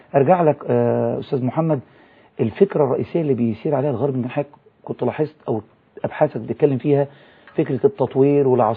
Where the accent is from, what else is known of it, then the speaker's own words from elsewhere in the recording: Egypt; أصلا أنت عارف عندنا في مصر العواطف تجاه الدعاء مدمرة